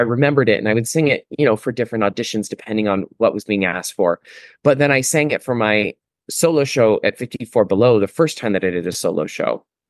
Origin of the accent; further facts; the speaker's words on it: Phoenix, Arizona, United States; now in New York, United States; I sang in a Irving Berlin review in my hometown of Phoenix. It was the last kind of professional show I did before I moved to New York.